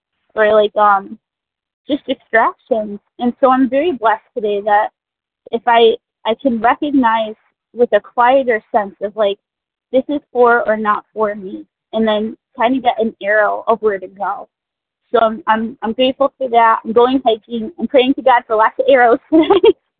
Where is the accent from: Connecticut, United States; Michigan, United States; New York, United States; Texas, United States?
Connecticut, United States; Yes, I'm from Connecticut. I'm very grateful to be here today.